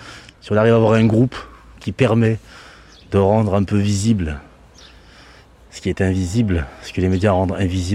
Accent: Marseille, Provence-Alpes-Côte d'Azur, France; Alors moi, je viens de Marseille.

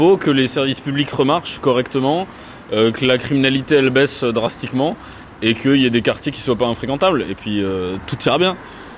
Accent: Luxembourg; moi, je prêche pour là où j'ai grandi et là où j'ai vécu

